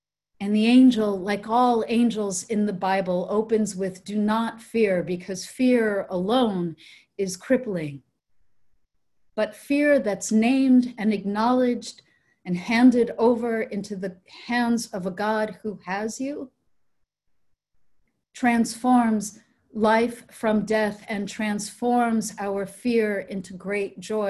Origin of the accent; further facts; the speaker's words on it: New York, United States; as my home state of New York suffers